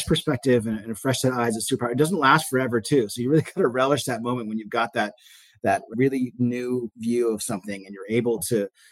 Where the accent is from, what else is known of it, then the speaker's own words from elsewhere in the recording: Northeast, United States; And so I went from growing up in the Northeast and having no exposure to agriculture whatsoever